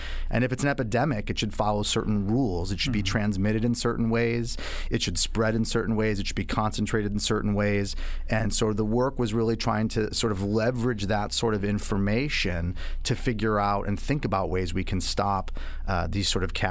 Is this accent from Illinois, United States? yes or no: yes; Chicago, Illinois, United States; I was born and raised and educated in Chicago in the 80s and 90s, and you couldn't escape the dialogue around gun violence and gun homicide in particular.